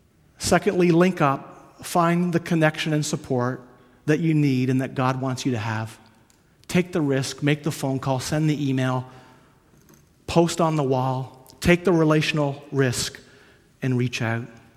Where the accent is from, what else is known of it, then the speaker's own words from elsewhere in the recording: Canada; So of course, growing up on the Canadian farm, you know, we had tools.